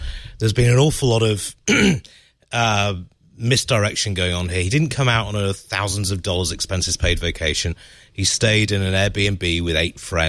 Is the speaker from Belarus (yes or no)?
no; United Kingdom; I've got to say, as a Brit who, if I was coming to the US an awful lot